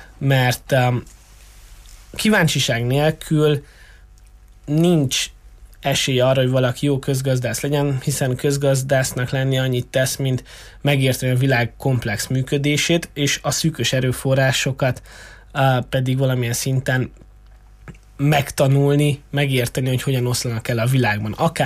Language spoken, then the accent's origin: Hungarian; Târgu Mureș, Mureș County, Romania; Marosvásárhelyiként pedig az örökös marosparti szemétszedések és a kombinált szennyezésének a hatása pedig azért mély nyomot hagytak bennem.